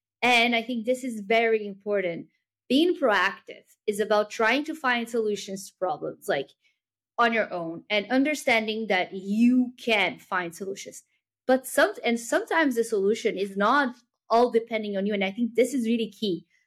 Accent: Brazil; I am from Brazil, so and my family is very mixed, but like in terms of nationality, background.

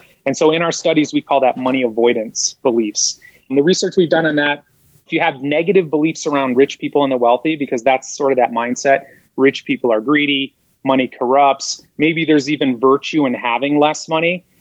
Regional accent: Midwest, United States; I didn't grow up on Wall Street. I grew up in the Midwest.

